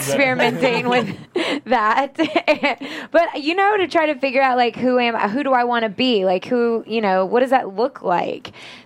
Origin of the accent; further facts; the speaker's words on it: the South, United States; I still don't like bullies, and I'm from the South.